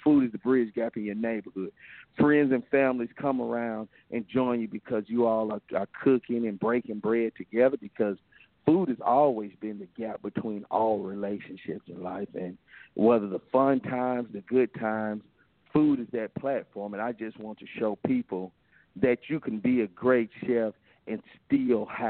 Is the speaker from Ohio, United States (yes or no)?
no; Mississippi, United States; Growing up in Mississippi, we did things from making pizzas from scratch, of course. We did a lot of stuff with chickens because we had a chicken farm.